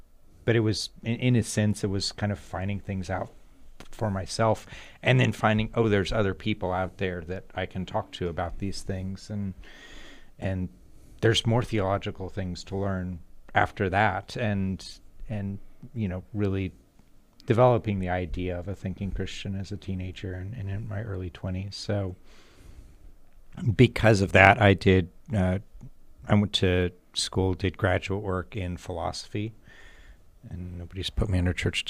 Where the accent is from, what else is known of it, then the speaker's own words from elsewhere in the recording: Virginia, United States; So I grew up in Virginia. I grew up on a llama farm in rural part of Virginia.